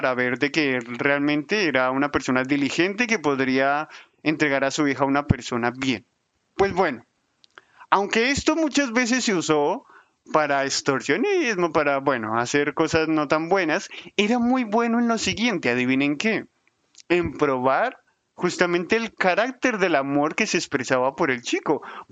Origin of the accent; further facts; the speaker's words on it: Colombia; Yo soy colombiano, por cierto